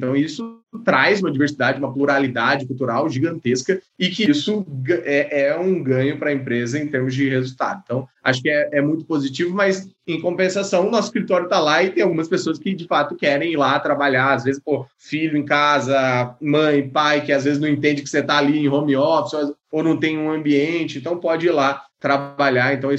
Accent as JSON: {"language": "Portuguese", "town": "Campo Grande", "region": "Mato Grosso do Sul", "country": "Brazil", "tie": "born or raised there", "said": "Campo Grande, Mato Grosso do Sul, a minha terra natal, foi colonizada pelos gaúchos. Então, a gente aprendeu tudo que a gente sabe com os gaúchos. Só que aqui é fronteira com o Paraguai."}